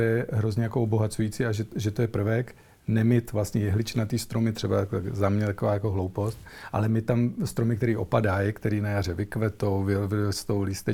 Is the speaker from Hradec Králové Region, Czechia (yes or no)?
yes; Hronov, Hradec Králové Region, Czechia; v Hronově, odkud pocházím. Byl jsem tam teďka už 24 let